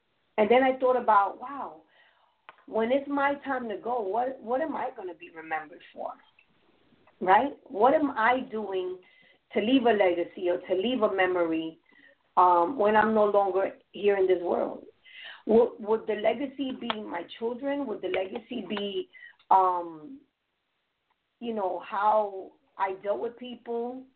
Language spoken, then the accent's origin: English; New York, United States; I mean, I'm from New York, so...